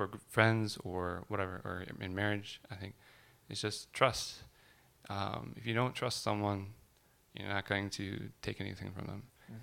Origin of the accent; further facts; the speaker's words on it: Japan; As you know, I grew up overseas and I grew up in Japan.